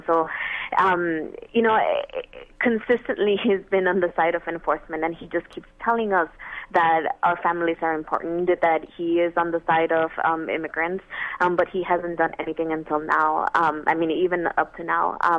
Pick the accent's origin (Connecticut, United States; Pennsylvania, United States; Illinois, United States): Illinois, United States; I mean, I'm originally from Illinois. President Obama was my senator